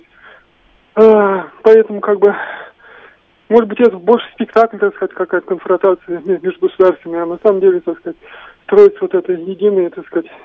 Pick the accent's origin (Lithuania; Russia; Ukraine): Russia; я как бы из глубинки России.